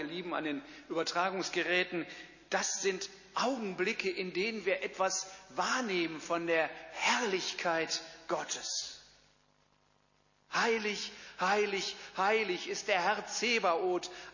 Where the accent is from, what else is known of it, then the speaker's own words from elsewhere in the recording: North Rhine-Westphalia, Germany; Kölner Dom, nicht weit von meiner Heimat.